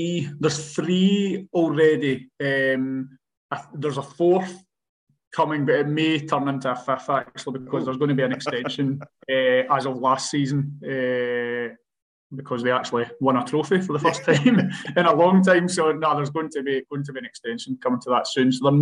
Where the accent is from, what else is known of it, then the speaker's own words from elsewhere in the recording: Largs, Scotland, United Kingdom; I grew up in Largs, which is a small seaside town in Scotland, but it's actually got quite a strong Italian community